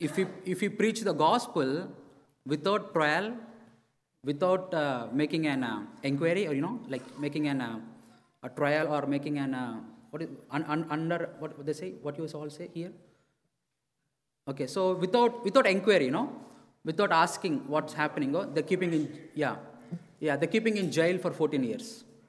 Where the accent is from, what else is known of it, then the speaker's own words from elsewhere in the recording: India; English is a second language; So I was like, see, I'm from India, okay.